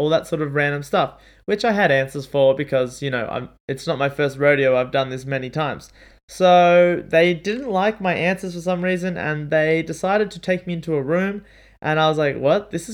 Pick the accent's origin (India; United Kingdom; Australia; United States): Australia; because I'm obviously Australian dollars.